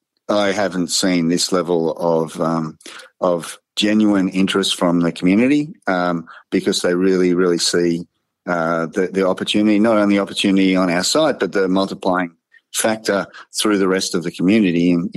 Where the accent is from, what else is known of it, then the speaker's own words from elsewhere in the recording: Australia; accent: Australian; now in Memphis, United States; Yeah, so in West Tennessee. I live in Memphis. As you can tell by my accent, I'm from Australia.